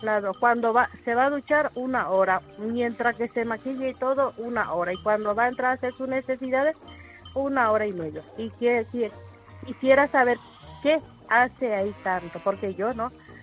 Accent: Paraguay; moved away; Yo soy de Paraguay y hace 17 años que estoy aquí

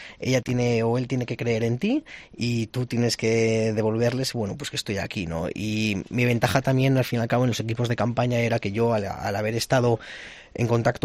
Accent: Aragon, Spain; accent: Aragonese; porque a veces mi acento de Aragón igual no lo entienden tanto, ¿sabes?

